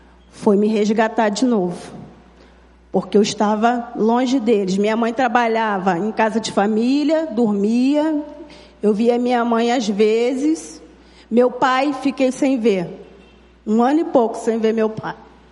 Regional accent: Belford Roxo, Rio de Janeiro, Brazil; Eu tinha 13 anos de idade. Eu fui criada lá em Belfor Roxo, lá pertinho lá da história do pastor João com a Cris, em Heliópolis, no bairro Farrola.

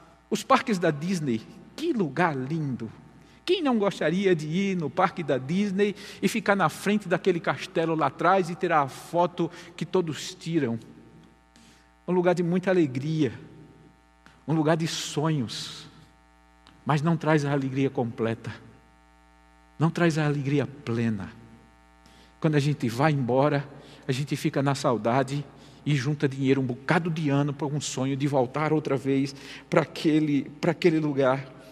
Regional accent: Campina Grande, Paraíba, Brazil; born there; Existe a minha cidade onde nasci, Campina Grande, na Paraíba

